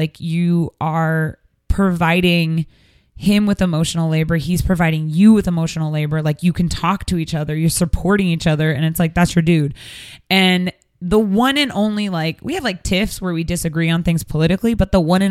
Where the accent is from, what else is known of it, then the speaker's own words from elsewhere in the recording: Seattle, Washington, United States; Because that's the other thing, is I'm from Seattle and he's from LA. So, like, we come and see each other's family.